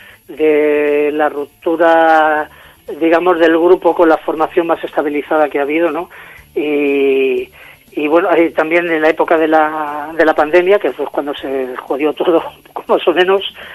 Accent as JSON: {"language": "Spanish", "town": "Candeleda", "region": "Castile and León", "country": "Spain", "tie": "born or raised there", "said": "en mi pueblo más o menos, en la zona de Candeleda, la zona de Gredos"}